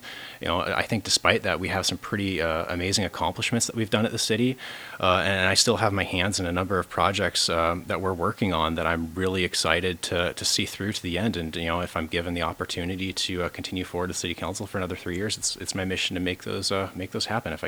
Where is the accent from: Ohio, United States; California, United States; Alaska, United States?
Alaska, United States; Soldotna; I am a lifelong Alaskan. I was born here right in Soldotna and raised locally.